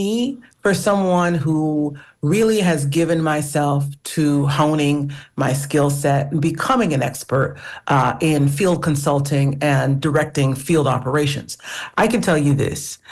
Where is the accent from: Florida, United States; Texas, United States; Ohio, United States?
Florida, United States; Jacksonville; Absolutely. I grew up on it. I'm from Jacksonville, Florida. Don't tell nobody. I'm from Jacksonville, Florida.